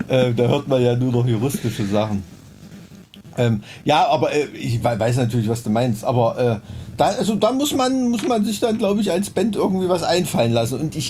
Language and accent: German; Blankenhain, Thuringia, Germany; also born or lived in Weimar; Ich komme eigentlich aus Blankenhain.